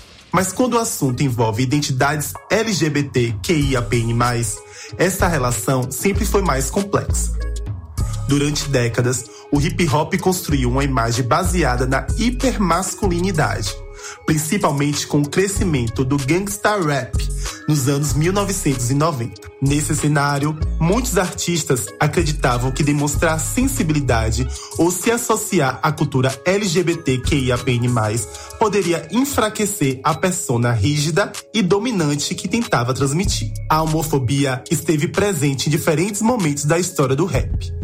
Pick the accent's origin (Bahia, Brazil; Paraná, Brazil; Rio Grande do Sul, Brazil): Bahia, Brazil; Mundo Novo; now in Salvador, Brazil; sou de Mundo Novo e moro em Salvador. Sou stylist, produtor, pesquisador e comunicador. Sou um jovem negro de cabelo cacheado curto e olhos castanhos.